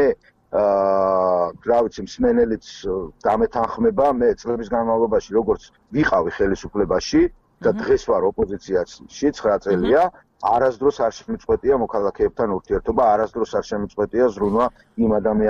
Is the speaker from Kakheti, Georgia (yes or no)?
yes; Kakheti, Georgia; სული და გული გეუბნებით როგორც კახელი კაცი